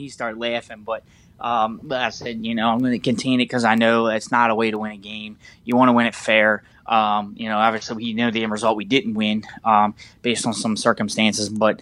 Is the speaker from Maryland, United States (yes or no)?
yes; Maryland, United States; I said, I'm from Maryland.